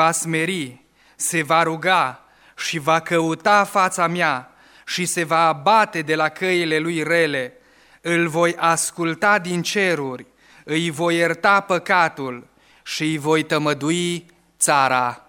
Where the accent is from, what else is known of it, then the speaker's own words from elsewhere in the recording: Romania; Noi trăim în țara aceasta și suntem români și vrem să fim buni români.